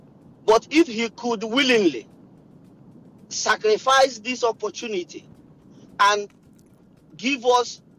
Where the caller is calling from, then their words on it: Denmark; I'm calling from Denmark.